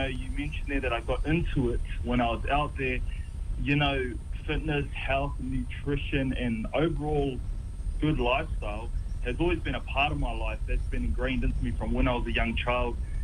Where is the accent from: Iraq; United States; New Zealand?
New Zealand; I come from New Zealand. I come from a community where there are a lot of Polynesians